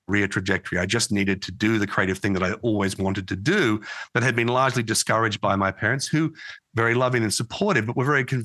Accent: Australia; And I don't know whether it's being Australian, this notion of suck it up and get on with it kind of thing, or she'll be right, shrug it off, don't worry about it.

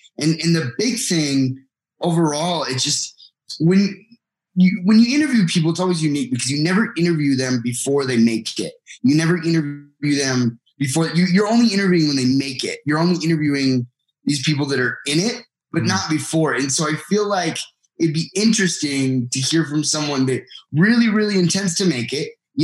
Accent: United States; You know, he's from Australia. I'm from the United States.

